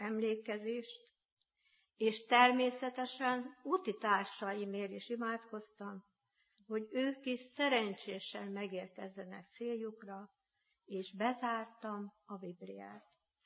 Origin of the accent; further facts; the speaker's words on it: Felsőregmec, Borsod-Abaúj-Zemplén, Hungary; born there; Én szintén Zemplénből, szűkebb környezetemből, Felsőregmeten születtem, és ott találtam olyan drága szülőket, akiknek a hitemet köszönhetem.